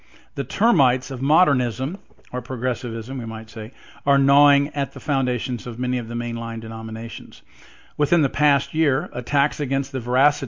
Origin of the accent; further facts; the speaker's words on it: Evansville, Indiana, United States; Head of the seminar, Robert Funk, who I've mentioned before, is from my hometown, Evansville, Indiana